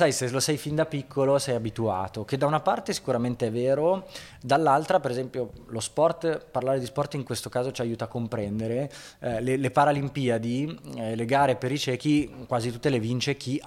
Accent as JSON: {"language": "Italian", "town": "Rome", "region": "Lazio", "country": "Italy", "tie": "born there", "said": "Io sono nato a Roma, ma ste mani non sai mai dove metterle, no?"}